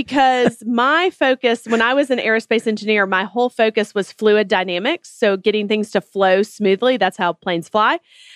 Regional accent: New York, United States; And I thought, well, that's great. Me too.

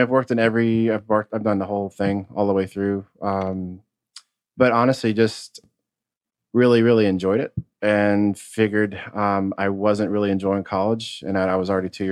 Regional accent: Connecticut, United States; No, my stepfather, I grew up in Connecticut, so my stepfather would have the New York Magazine.

